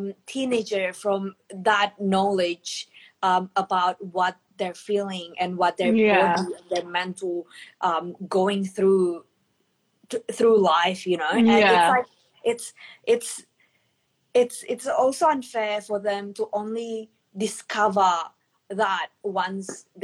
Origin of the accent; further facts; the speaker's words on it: Indonesia; English is a second language; now in Australia; So me myself is in Indonesian, and yeah, I was born in Indo, so I was raised in Indo, so I know how it is back at home. So I'm in the and I've been in Australia for the past 5 years